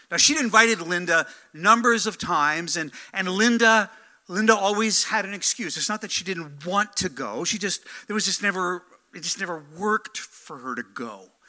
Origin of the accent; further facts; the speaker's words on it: Ontario, Canada; I grew up in Northern Ontario, a very small town, very small church. All of our family lived in Saskatchewan